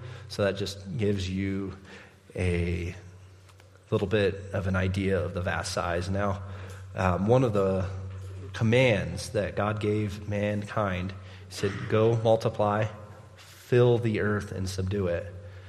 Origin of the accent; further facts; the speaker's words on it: United States; But I'm American, so I have no idea what that means.